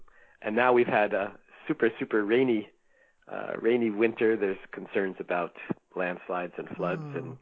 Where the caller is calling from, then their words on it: Mill Valley, California, United States; I am in rainy Mill Valley, California, just north of San Francisco.